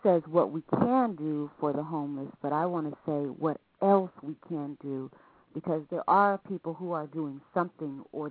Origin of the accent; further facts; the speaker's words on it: Nashville, Tennessee, United States; born there; I was born I was born in Nashville, Tennessee. That's where my mother was when I was born.